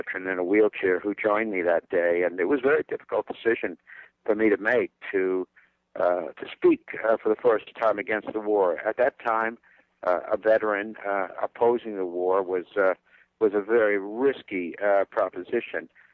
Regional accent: Ladysmith, Wisconsin, United States; born there; I was born on July 4th, 1946 in Ladysmith, Wisconsin.

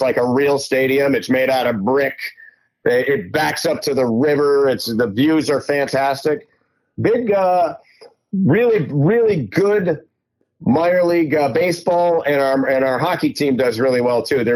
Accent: Michigan, United States; I grew up in Michigan, and there were very few sunny days in the wintertime.

